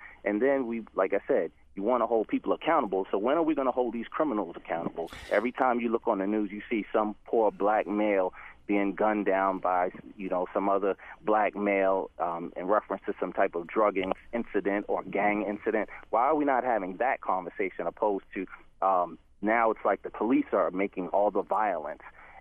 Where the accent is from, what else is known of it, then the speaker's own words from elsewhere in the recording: New York, United States; I'm from New York, and I'm also a policeman in the state of Maryland.